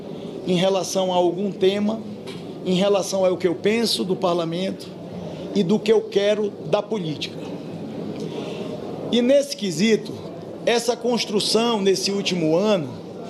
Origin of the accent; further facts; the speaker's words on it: Brazil; O que nós queremos, enquanto brasileiros, homens e mulheres, é sermos reconhecidos pela nossa atuação